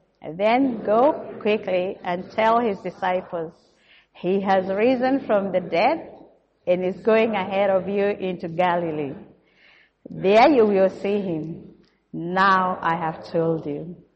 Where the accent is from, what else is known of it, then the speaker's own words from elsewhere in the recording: Kenya; now in Australia; Allow me if my accent sounds a bit different. I come from Kenya. I migrated here. It will be 14 years this July, and I love being in Australia.